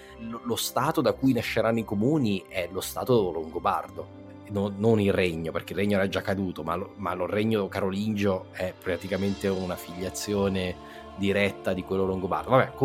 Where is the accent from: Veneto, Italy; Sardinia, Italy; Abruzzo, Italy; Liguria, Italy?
Abruzzo, Italy; nonostante che io sono, insomma, sono abruzzese